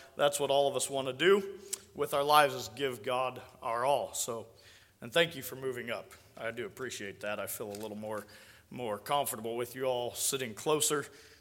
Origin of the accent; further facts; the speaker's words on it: Nebraska, United States; And so I'm from Nebraska. That's my home state.